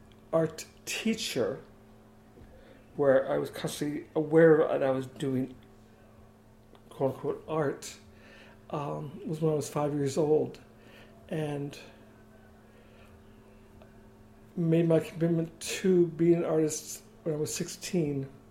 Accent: Indiana, United States; I was born in Northern Indiana. My family is Mennonite

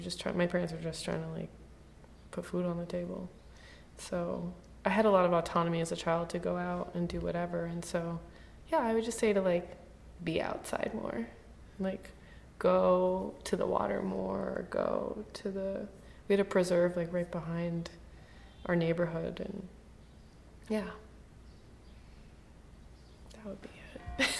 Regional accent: Chicago, Illinois, United States; I grew up in Chicago proper, and then my mom moved about an hour outside.

